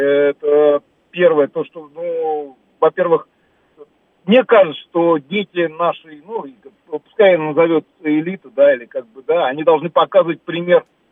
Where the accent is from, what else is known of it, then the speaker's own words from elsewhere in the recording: Moscow, Russia; now in Moscow Oblast, Russia; я сам москвич, да, сейчас живу просто как бы в Подмосковье.